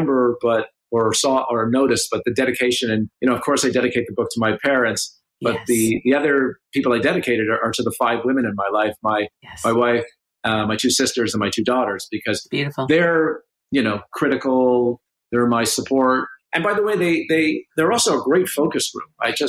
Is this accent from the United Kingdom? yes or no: no; Canada; as a Canadian and as a sports fan